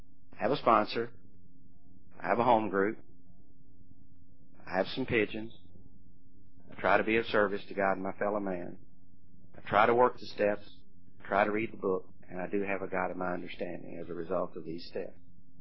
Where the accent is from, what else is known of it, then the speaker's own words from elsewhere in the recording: Mayfield, United States; I was born and raised in Mayfield, a little town not too far from here, as you well know.